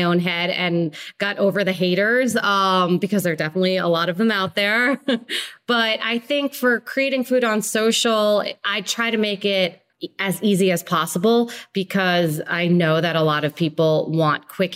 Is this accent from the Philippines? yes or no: yes; Philippines; people don't know that I'm Filipino if you look at me